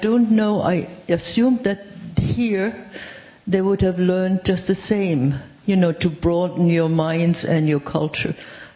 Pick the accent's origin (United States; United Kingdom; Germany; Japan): Germany; English is a second language; I'm from Germany.